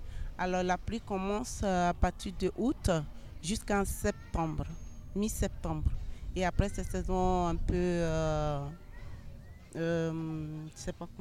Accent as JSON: {"language": "French", "region": "Montagnes", "country": "Côte d’Ivoire", "said": "moi, je suis Yacouba de la Côte d'Ivoire, à l'est de la Côte, à l'ouest de la Côte d'Ivoire."}